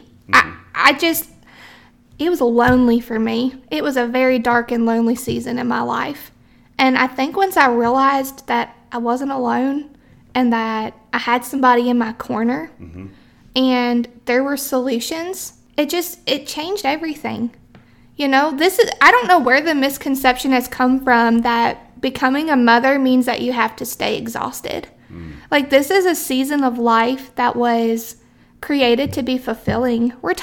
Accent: West Virginia, United States; also born or lived in Tennessee; I moved to Tennessee from West Virginia. So okay. I've actually lived in Virginia, West Virginia, and Tennessee.

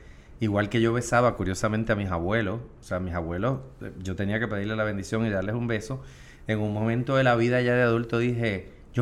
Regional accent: Santurce, Puerto Rico; Y yo pues me crié en Santurce, obviamente entiendo la calle.

